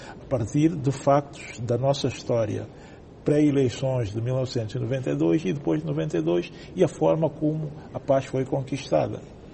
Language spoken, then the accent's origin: Portuguese; Angola